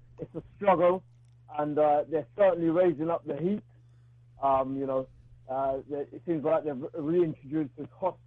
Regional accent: London, United Kingdom; I grew up in East London, you know, in England, I have to say it, I grew up in this country, England.

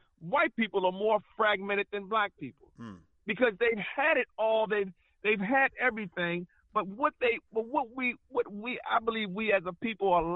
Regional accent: United States; As soon as they find out I'm an American, the price goes up.

